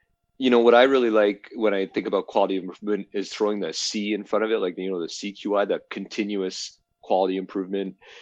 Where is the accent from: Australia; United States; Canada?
Canada; Toronto, Ontario; So I grew up in Toronto.